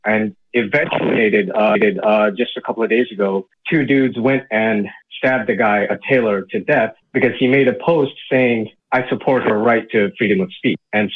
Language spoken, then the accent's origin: English; India; we're asking as Indians, and I'm an Indian, we're asking for secularism.